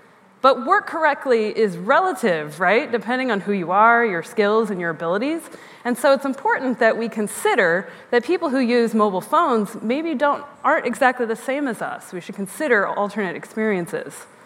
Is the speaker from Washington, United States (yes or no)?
yes; Seattle, Washington, United States; also born or lived in Oregon; I was actually born in Oregon, but I'm from Seattle, so this feels like home to me.